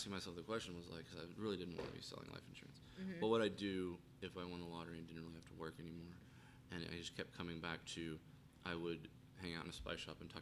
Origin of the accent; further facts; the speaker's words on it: Enid, Oklahoma, United States; So I grew up outside of Enid, Oklahoma, and ate on a farm, farm-ish foods.